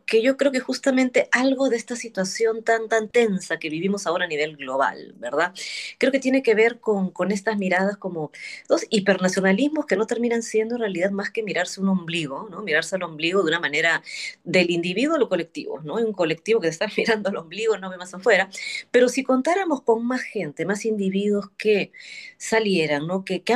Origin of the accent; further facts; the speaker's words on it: Peru; moved away as an adult; also born or lived in New York, United States; Yo sentía ya una saturación en el Perú, ¿no? Era como, me encanta mi tierra, pero sabes que ya quiero ver otras cosas además, ¿no?